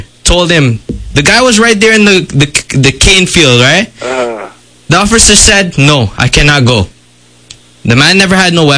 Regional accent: Lusignan, Demerara-Mahaica, Guyana; Well, I'm from Lusignan currently, and my family has been shot down.

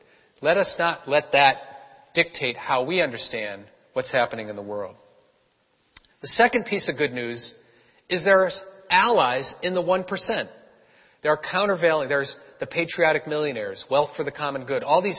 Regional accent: Boston, Massachusetts, United States; And I said, "Well, I'm from Boston. Taunton, you know, I got people in Taunton."

